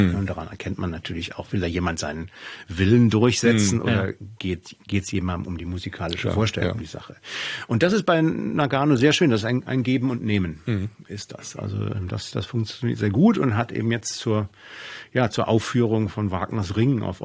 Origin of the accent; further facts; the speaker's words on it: Solingen, North Rhine-Westphalia, Germany; ich komme aus Solingen